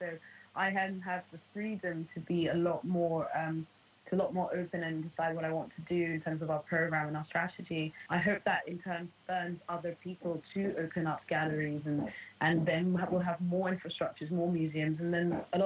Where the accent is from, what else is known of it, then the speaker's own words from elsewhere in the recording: Lagos, Nigeria; being half Nigerian, half Ghanaian. I could have moved back to Lagos, but I did feel that Nigeria, you know, already has quite a thriving art market.